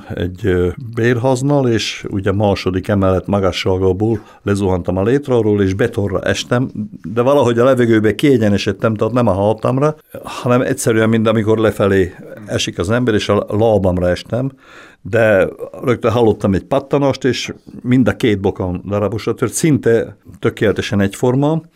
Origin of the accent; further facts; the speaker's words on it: Gemer, Slovakia; Tőzsgyökeres gömöri vagyok, úgyhogy teljes lokálpatrióta is. Nem nagyon mozdultam még ki onnan.